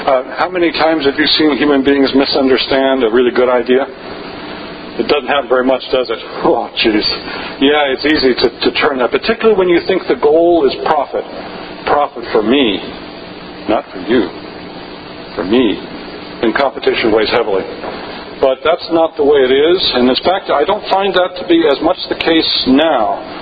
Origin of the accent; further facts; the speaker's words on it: Ohio, United States; I come from Northeast Ohio, and in Northeast Ohio, the politicians talk about manufacturing coming back.